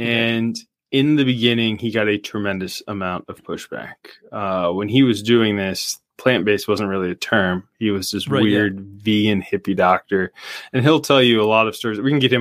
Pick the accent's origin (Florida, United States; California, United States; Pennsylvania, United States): Florida, United States; Orlando; now in Jacksonville, United States; I am. I grew up in Central Florida. I grew up in Orlando. So even Orlando has two seasons, hot or not.